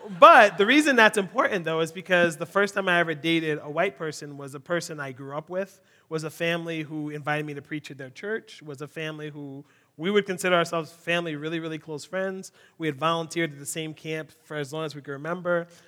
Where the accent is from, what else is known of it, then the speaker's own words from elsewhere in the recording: Philadelphia, Pennsylvania, United States; I grew up in Southwest Philly, and there was no white people around.